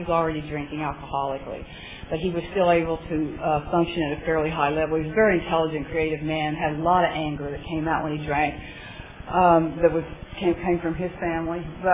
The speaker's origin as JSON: {"language": "English", "region": "Oklahoma", "country": "United States", "tie": "born or raised there", "said": "I grew up in Oklahoma, and I married when I was 18."}